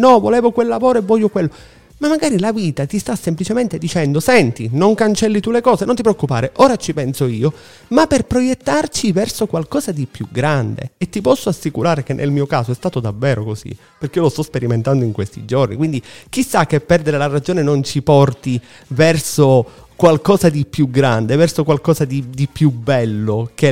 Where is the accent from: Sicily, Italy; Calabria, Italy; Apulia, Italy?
Sicily, Italy; come si dice dalle nostre parti, che siamo siciliani entrambi